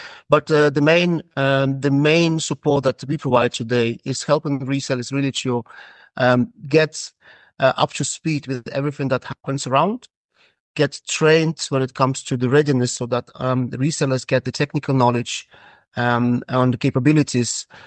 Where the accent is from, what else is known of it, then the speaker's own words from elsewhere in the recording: Estonia; English is a second language; now in Berlin, Germany; I'm originally from Estonia, but today I'm based in Berlin, in Germany.